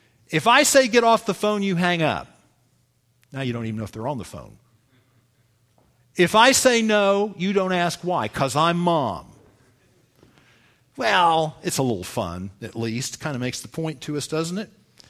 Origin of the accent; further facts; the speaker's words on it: the South, United States; I'm going to tell you right now, folks, I grew up in the South. I grew up with them.